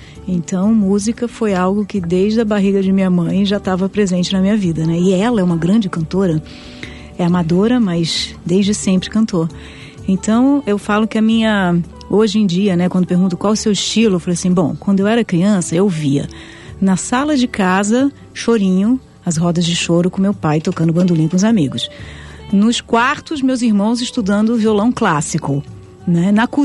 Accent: São João da Boa Vista, São Paulo, Brazil; born there; Aí meu pai e minha mãe resolveram voltar para o interior de São Paulo, para onde eu nasci, São João da Boa Vista.

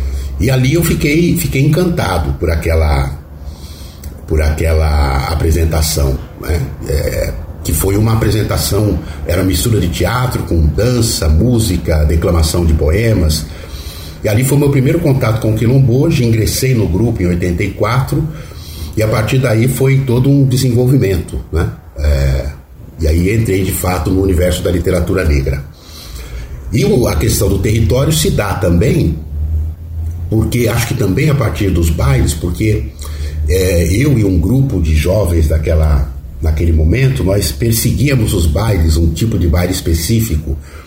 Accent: São Paulo, Brazil; e também fala sobre o nosso interesse como paulistanos pela Baixada, pelo litoral, né, pelo mar.

